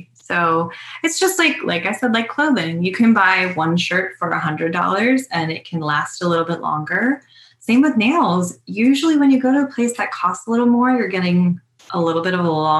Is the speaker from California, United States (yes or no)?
yes; California, United States; So I grew up in California, and when I was little, my mom was a single mom.